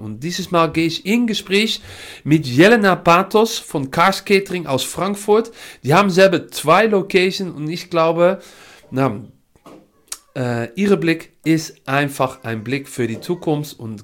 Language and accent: German; Netherlands; German is a second language; now in Germany; alle Vrienden, man hört das auch ein bisschen. Ich komme aus Holland, aber ich arbeite und wohne seit Jahren in das schöne Deutschland.